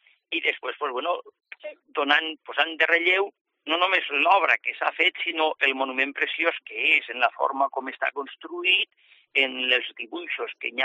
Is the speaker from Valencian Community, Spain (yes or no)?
yes; Forcall, Valencian Community, Spain; Soc fill de Forcall